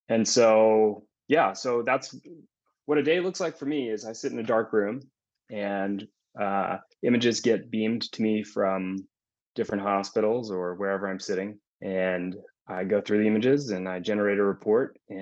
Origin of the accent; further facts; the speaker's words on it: Dallas, Texas, United States; I came back to Dallas to go to medical school at UT Southwestern and spent 4 years there, back in my hometown.